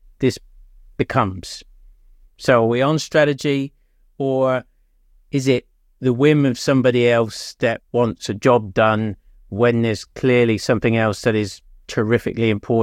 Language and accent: English; England, United Kingdom; because I'm English